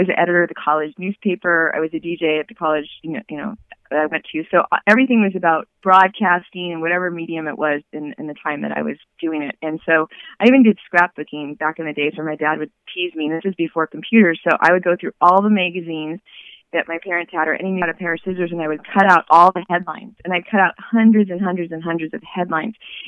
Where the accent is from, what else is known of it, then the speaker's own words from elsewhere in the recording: California, United States; So my whole dream was to move from Northern California, where I grew up in Silicon Valley, down to Los Angeles